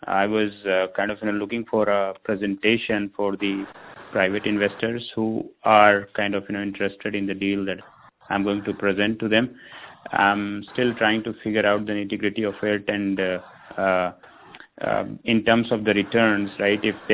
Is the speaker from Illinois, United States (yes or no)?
yes; Chicago, Illinois, United States; Hi there. Good afternoon. … from Chicago.